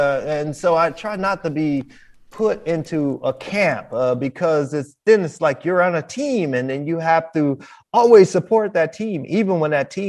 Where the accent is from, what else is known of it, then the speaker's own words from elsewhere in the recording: United States; I like to think of myself as an American.